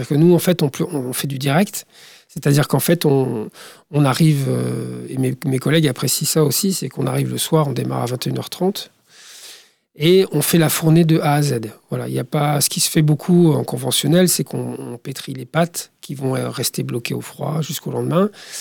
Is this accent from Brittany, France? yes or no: yes; Brittany, France; en tout cas chez nous, au Pays de Bigoudin